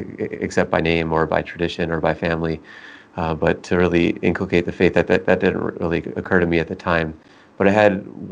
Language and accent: English; Fort Benning, Georgia, United States; born there; also born or lived in California; I was born in Fort Benning, Georgia, when my dad was in the military.